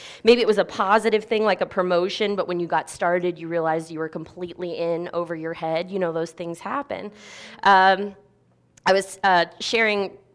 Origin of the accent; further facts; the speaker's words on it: Winter Haven, Florida, United States; As Pastor Bill said, I am from Winter Haven, Florida. If you don't know where that is, nobody does, so that's fine. I usually tell people I'm from Legoland. Legoland, Florida.